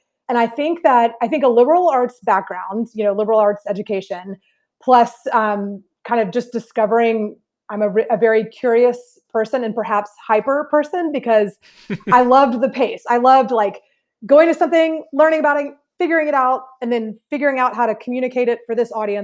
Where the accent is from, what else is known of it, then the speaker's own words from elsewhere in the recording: Atlanta, Georgia, United States; So I'm from Atlanta.